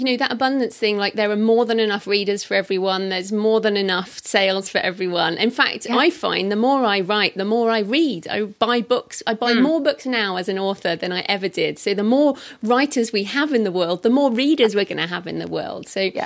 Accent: United Kingdom; accent: British; I mean, I've got a nice British accent. Why is my accent a problem?

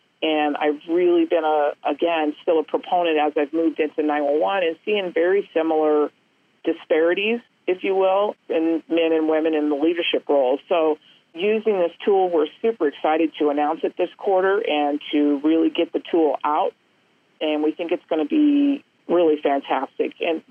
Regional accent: Colorado, United States; I have two examples in my home state here of Colorado

